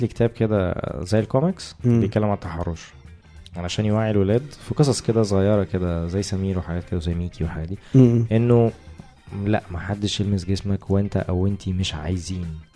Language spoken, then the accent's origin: Arabic; Egypt; لا متهيألي ان في نتيجه مثلا انه احنا عندنا في مصر في تحرش جنسي بيحصل في بعض الشوارع وفي بعض المناطق